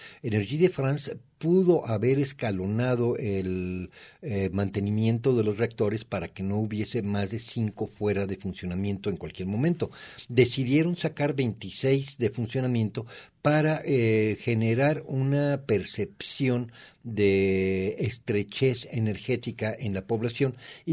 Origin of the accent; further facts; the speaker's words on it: Mexico; Ahora bien, nosotros como mexicanos vemos que les van a elevar a los franceses la edad de retiro de 62 a 64 años